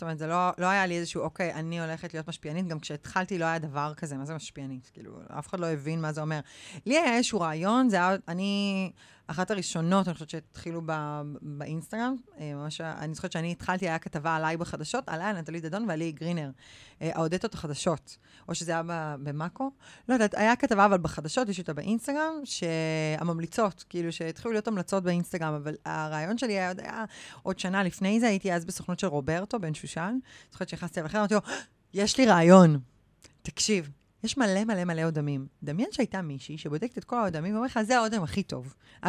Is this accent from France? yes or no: no; Ra'anana, Central District, Israel; גדלתי ברעננה, הסביבה שלי הייתה סביבה מאוד מבוססת, כל החברות שלי, אתם יודעים, הורים ביחד, שלושה ילדים, כלב, מעלית בבית, אוטו בגיל 17, ואני התחלתי לעבוד בגיל 14.